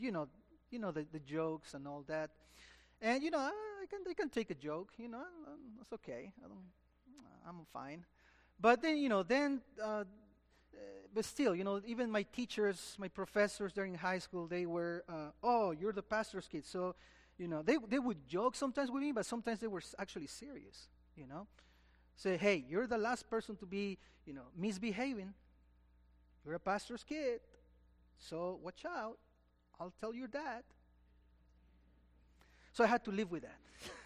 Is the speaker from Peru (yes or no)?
yes; Lima, Peru; And I felt that pressure growing up in Peru, because my dad, as many of you know, was a Presbyterian minister there in Lima.